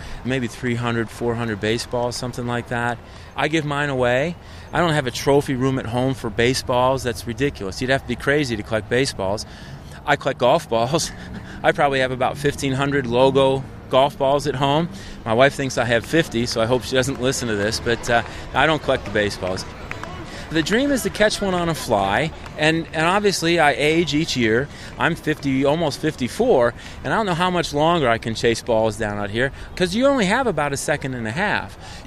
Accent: Chicago, Illinois, United States; now in Pittsburgh, United States; You know, growing up in Chicago, you're a huge Cubs fan. I remember playing baseball in the backyard.

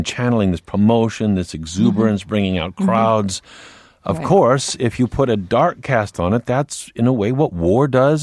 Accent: Bloomington, Illinois, United States; from my hometown in Bloomington, Illinois

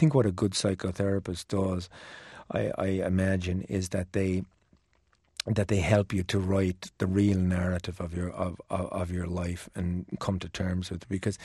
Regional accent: Dublin, Leinster, Ireland; It was a working-class family in Dublin, and my father was a labourer, and he had to work really, really hard.

